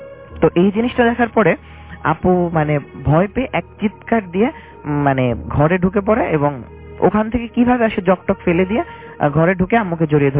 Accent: Sirajganj, Rajshahi Division, Bangladesh; ঘটনাটা ঘটেছে সিরাজগঞ্জে, আমার দেশের বাড়ি।

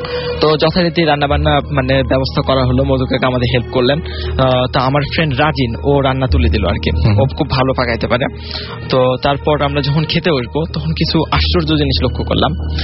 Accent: Mahadebpur, Rajshahi Division, Bangladesh; born or raised there

